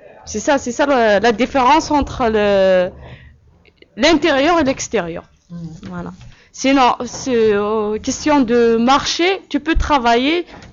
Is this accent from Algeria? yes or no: yes; Tizi Ouzou, Tizi Ouzou Province, Algeria; now in France; Non, je ne suis pas arabe. Je suis algérienne, mais Kabyle.